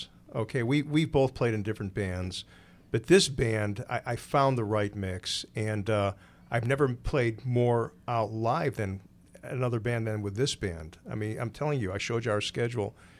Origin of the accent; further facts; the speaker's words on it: Chicago, Illinois, United States; I'm from Chicago, so I love